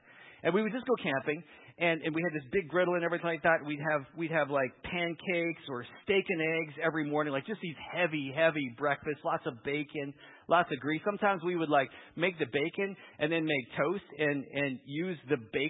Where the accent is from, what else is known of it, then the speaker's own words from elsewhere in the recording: Lethbridge, Alberta, Canada; I grew up in Lethbridge, so we'd go west and we'd end up in Crow's Nest Pass.